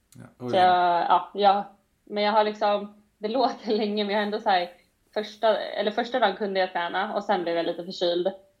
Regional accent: Stockholm, Stockholm County, Sweden; Jag är uppvuxen i Stockholm då, men har inte bott där på rätt många år nu.

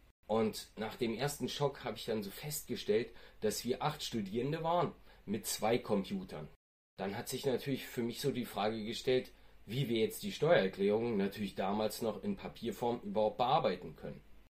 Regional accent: Berlin, Germany; wieder in meiner alten Heimat Berlin

